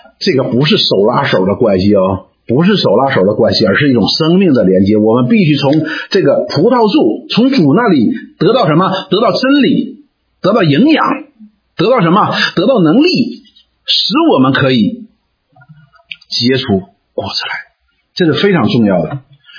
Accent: China; now in Canada; 我们似乎觉得我们是中国人哈，我们现在是不中国人不加拿大人的。

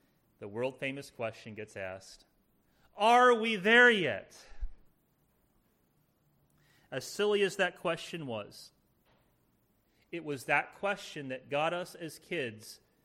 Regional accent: Indiana, United States; When I was a kid, growing up in Indiana, me and my brother and sister, we looked forward to our annual pilgrimage back to York, Pennsylvania

